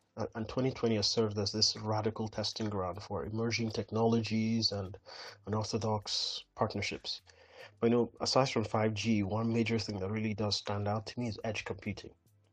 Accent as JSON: {"language": "English", "region": "Kaduna State", "country": "Nigeria", "tie": "born or raised there", "lives_now": "United Kingdom", "said": "I was born and bred in Nigeria, Kaduna to be specific. And I'm currently studying user experience, research and design in the UK."}